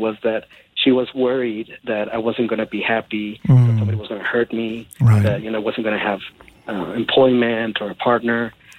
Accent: Oaxaca, Mexico; I grew up in Oaxaca, Mexico

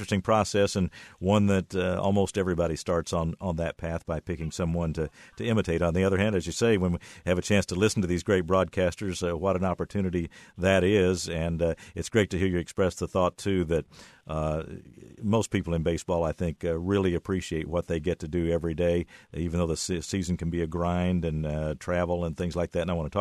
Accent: Indiana, United States; I grew up in southern Indiana, but we were on the Cardinals Network, which, of course, is very widespread.

